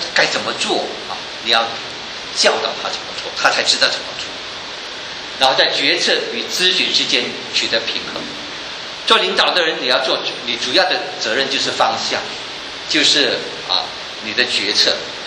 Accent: China; 你知道我们中国人是比较讲人治的

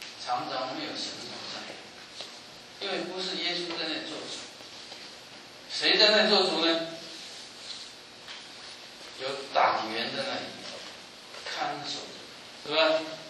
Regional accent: China; now in United States; 我们来到美国，经过10年、20年努力，各个人在物质上都丰富起来。只要你不懒惰，我们中国人每一个人都可以把房子买下。

